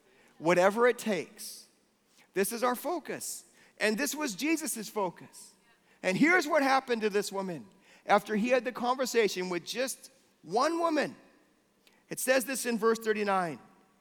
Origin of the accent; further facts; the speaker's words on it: United States; now in Bradford, United Kingdom; I'm from good old, you know, sunny Bradford, VIA America.